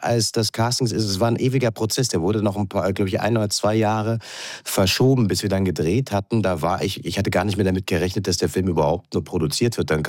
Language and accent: German; Dresden, Saxony, Germany; Ich meine, ich bin Dresdner.